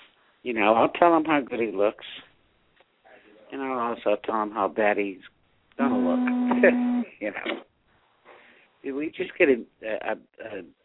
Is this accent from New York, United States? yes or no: no; Massachusetts, United States; born there; I was born in Massachusetts, because at one time Massachusetts used to be the leading state protecting my children.